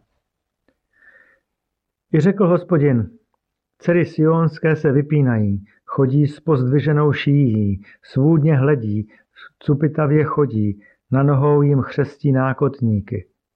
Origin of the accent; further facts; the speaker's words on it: Slovakia; S bratrem, který je také farářem, jsme vyrůstali v reformované rodině na Slovensku.